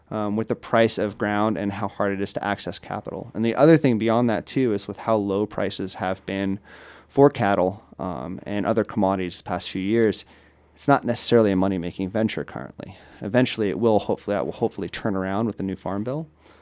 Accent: California, United States; I grew up in Silicon Valley. Went to elementary school down the road from Apple's headquarters, the whole thing.

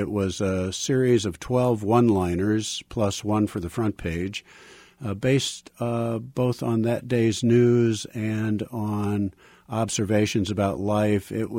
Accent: Woodstock, Illinois, United States; Well, I would say that Woodstock was a small town. In 1950, it was about 7,000 people, a little over that.

